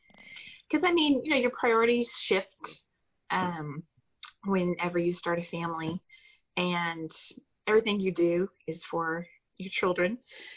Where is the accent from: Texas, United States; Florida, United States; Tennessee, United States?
Texas, United States; Colleyville; And this happened to be Isis Star Dancer Studio in Bedford, which is the neighboring city to where I grew up in Colleyville.